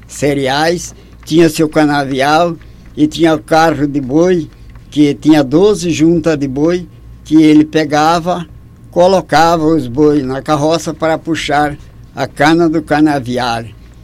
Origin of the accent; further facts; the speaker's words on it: Vila Bela da Santíssima Trindade, Mato Grosso, Brazil; born there; Eu nasci no Retiro, no município de Vila Bela da Santíssima Trindade.